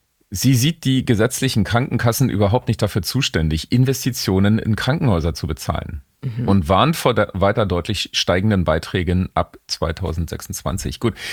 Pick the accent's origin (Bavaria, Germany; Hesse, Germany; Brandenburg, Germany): Brandenburg, Germany; Rathenow; in meiner Heimatstadt, den geschätzten Rathenow in Brandenburg